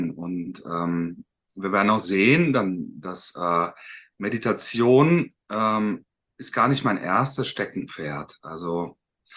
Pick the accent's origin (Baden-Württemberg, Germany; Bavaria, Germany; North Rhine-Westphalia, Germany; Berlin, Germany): Baden-Württemberg, Germany; ich komme aus dem Schwarzwald, aus einer kleinen Stadt